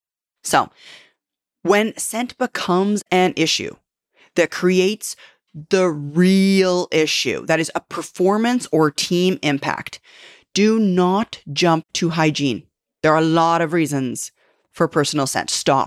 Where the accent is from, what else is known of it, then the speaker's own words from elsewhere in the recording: Canada; but I am Canadian.